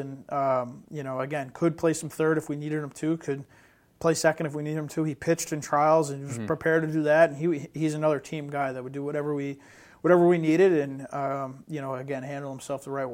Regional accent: Northeast, United States; And he's another kid, you know, a Northeastern kid, and you know, I'm from the Northeast, so I take a liking to him.

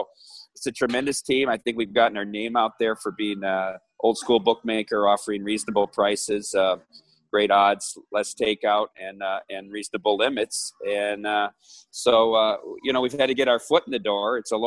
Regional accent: Iowa, United States; I'm originally from Iowa.

